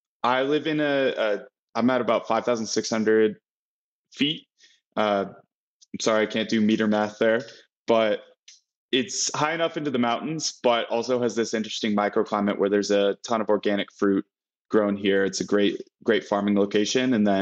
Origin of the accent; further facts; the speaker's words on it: Colorado, United States; I grew up in Colorado from 8 on, and outside of a 1 year traveling and living in Southeast Asia, I lived in Colorado my whole life. So I'm very much a Coloradan